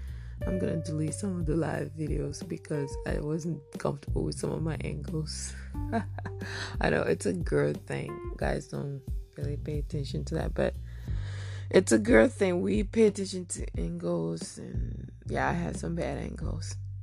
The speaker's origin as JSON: {"language": "English", "country": "Togo", "said": "As you know, I am a West African. I'm from Togo, West Africa. Togo is a very small country"}